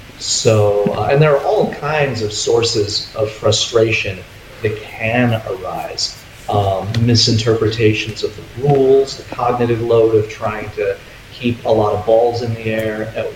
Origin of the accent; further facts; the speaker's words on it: Evanston, Illinois, United States; also born or lived in Chicago; I had moved back to Chicago at that point where I grew up. And Chicago area. I grew up in Evanston, but then I moved back to Chicago.